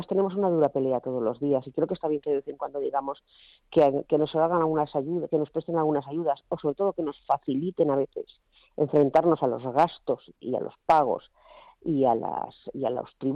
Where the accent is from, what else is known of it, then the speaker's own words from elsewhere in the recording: Basque Country, Spain; yo soy vasca y en el País Vasco las cooperativas, claro, han sido históricas